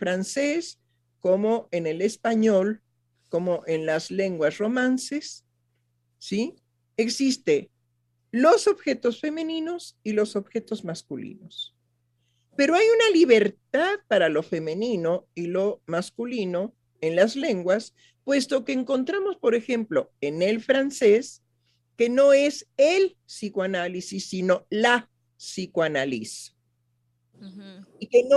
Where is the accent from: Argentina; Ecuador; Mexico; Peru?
Mexico; culturalmente nosotros teníamos, como mexicanos, teníamos en nuestra cultura una forma de designar al homosexual